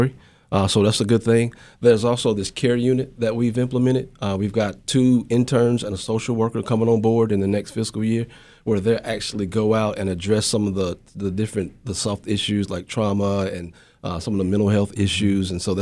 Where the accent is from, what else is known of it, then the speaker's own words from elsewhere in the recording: Zebulon, United States; I was born and raised in Zebulun.